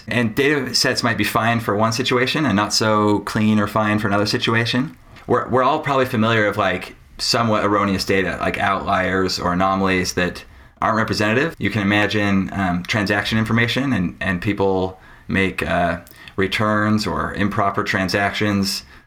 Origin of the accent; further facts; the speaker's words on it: Salt Lake City, Utah, United States; now in Bay Area, United States; I grew up in Salt Lake City, Utah. Still go back probably annually.